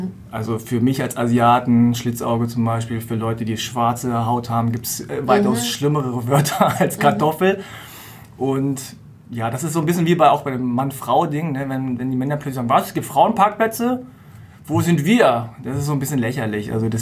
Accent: Hanover, Lower Saxony, Germany; born there; du bist geboren in Hannover, aber deine Eltern sind beide, okay.

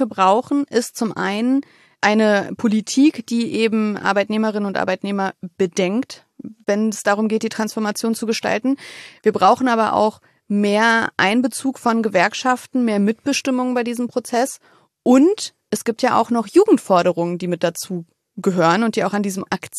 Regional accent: Wolfsburg, Lower Saxony, Germany; Also, ich komme aus Wolfsburg.

